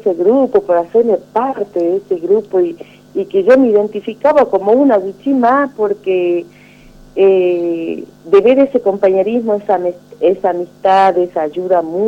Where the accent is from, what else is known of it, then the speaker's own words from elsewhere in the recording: Chaco, Paraguay; Cursé mis estudios primarios también en Paraguay, porque allá era difícil, y en el Chaco. Yo vivía en el monte, en el Chaco paraguayo. Mis padres son todos argentinos, mi familia es argentina, y fueron a vivir allá